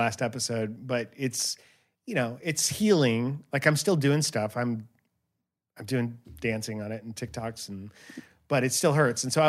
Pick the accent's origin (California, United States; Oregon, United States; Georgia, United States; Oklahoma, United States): Georgia, United States; I'm from Georgia.